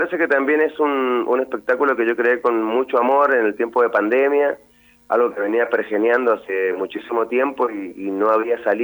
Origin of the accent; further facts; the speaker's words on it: Santiago, Santiago Metropolitan Region, Chile; moved away as an adult; also born or lived in Antofagasta; now in Mendoza, Argentina; Yo nací en Antofagasta, en el norte, viví ahí hasta los 9 años y después me mudé a Santiago y hasta los 17 años viví ahí, después me fui a... Ya me vine para acá, a los 18, ya me vine a Mendoza.